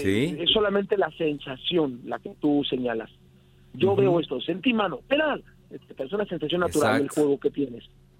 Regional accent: Mexico

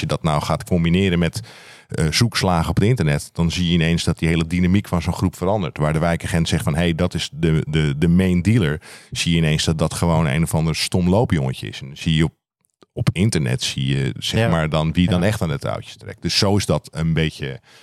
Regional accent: Alkmaar, North Holland, Netherlands; Ik ben opgegroeid in Alkmaar in een buurt die wat je best een achterstandswijk kan noemen.

